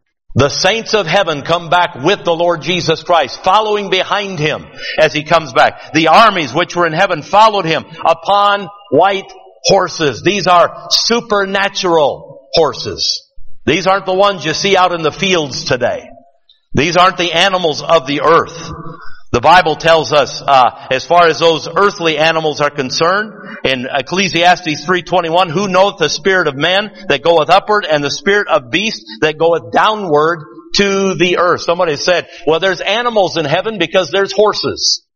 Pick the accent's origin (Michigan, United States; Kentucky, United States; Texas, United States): Michigan, United States; Detroit; I'm a city boy. I'm from Detroit.